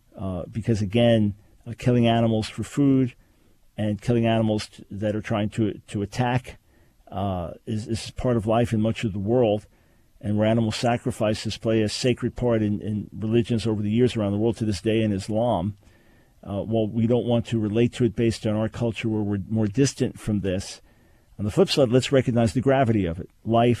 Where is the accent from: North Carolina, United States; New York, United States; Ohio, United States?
New York, United States; New York City; also born or lived in Long Island; I grew up in New York City and Long Island. I'm not a hunter.